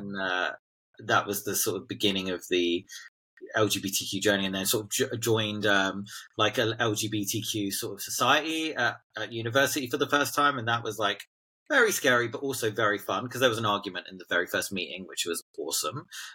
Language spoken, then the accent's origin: English; London, United Kingdom; So I grew up in London